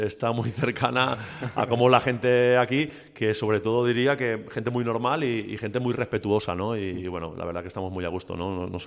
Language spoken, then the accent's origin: Spanish; Valencian Community, Spain; also born or lived in Andalusia; como buen valenciano, tampoco es que sea el humor mi virtud